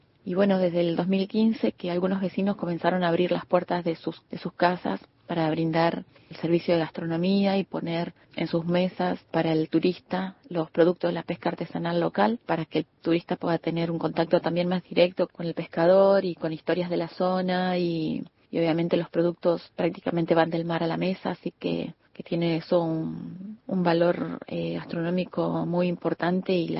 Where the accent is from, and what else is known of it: Argentina